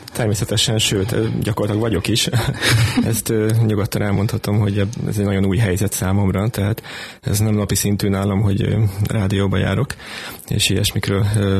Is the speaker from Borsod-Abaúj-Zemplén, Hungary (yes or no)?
no; Kiskunhalas, Bács-Kiskun, Hungary; Tehát akkor a kezdetektől Kiskunhalason születtem, és jártam általános és középiskolába.